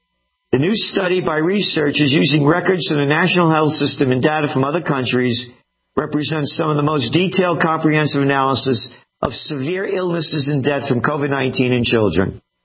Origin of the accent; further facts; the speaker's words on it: United States; I am an American.